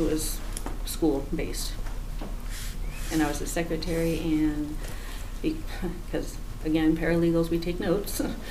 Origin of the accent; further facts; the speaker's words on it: California, United States; moved away as an adult; also born or lived in Texas / Missouri; I born and raised in California, moved out of there when I was 30 years old, went to Texas for about a year, hated it, went to Missouri, stayed there for 13 years.